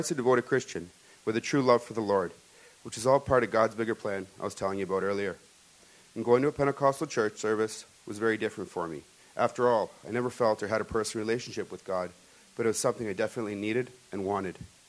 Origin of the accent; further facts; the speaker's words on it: Kitchener-Waterloo, Ontario, Canada; born there; I'm 38 years old. I was born in Kitchener-Waterloo to Croatian immigrant parents who worked very hard to make sure that the needs of my brother and myself were met. We attended a Roman Catholic church